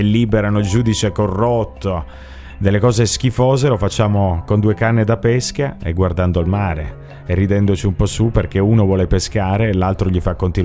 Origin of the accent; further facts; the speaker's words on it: Turin, Piedmont, Italy; Io sono torinese